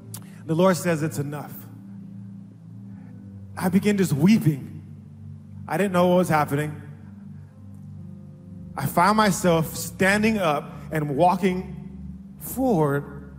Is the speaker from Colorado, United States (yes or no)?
no; San Diego, California, United States; I grew up here in San Diego, and I consider myself a good guy, a good person, right?